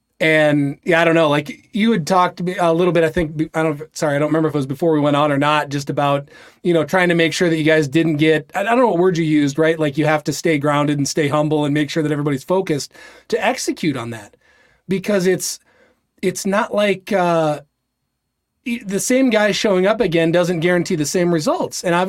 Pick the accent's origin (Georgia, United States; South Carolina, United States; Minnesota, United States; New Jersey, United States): Minnesota, United States; I'm a Minnesota sports fan. I'm a Minnesotan